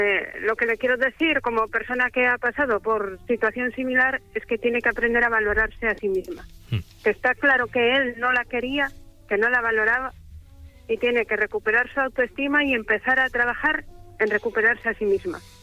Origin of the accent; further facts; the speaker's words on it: Asturias, Spain; Asturiana.